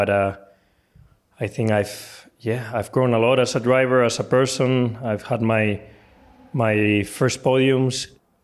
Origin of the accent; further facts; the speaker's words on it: Spain; English is a second language; I mean, I'm Spanish. I live very close to Italy. I feel close to the Italian culture, because I grew up in Italy a lot, doing all of my go-kart races.